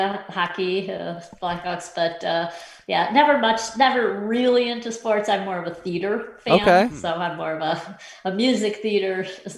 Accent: Chicago, Illinois, United States; No, from Chicago area.

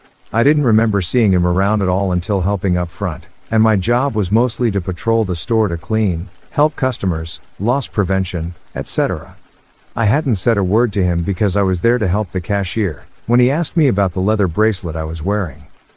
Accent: Nigeria; I'm Nigerian, and in Nigeria, it's common for people to have house helps who live with them.

